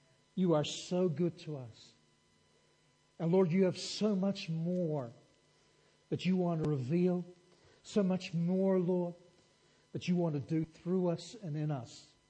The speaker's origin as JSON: {"language": "English", "country": "Brazil", "tie": "born or raised there", "also_born_or_lived": "Ireland / New Zealand / Sydney, Australia", "said": "I'm originally Irish, raised in Brazil, and then my family went to New Zealand."}